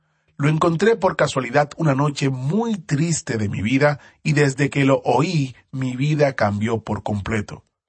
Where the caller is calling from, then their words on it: Dominican Republic; Soy de la República Dominicana